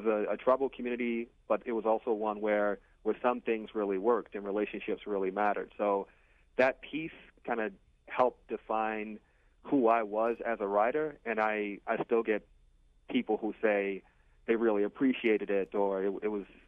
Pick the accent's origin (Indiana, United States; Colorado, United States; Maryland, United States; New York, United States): Maryland, United States; Baltimore; it's where I talked about growing up in East Baltimore, in the East Baltimore Development Inc. catchment area, and coming back from a foreign country